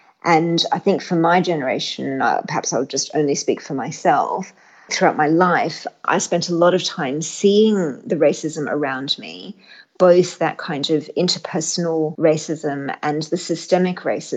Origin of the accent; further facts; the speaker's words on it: Australia; because I'm Australian